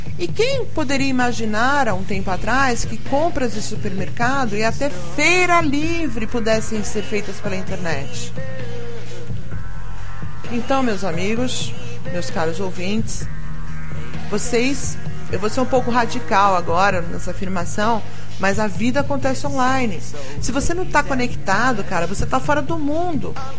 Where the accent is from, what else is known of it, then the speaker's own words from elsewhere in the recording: São Paulo, Brazil; also born or lived in Rio de Janeiro; now in Cotia, Brazil; eu moro hoje na região de Cotia há 4 anos, mas eu morei a minha vida toda em São Paulo, praticamente excetuando um tempo que eu morei no Rio.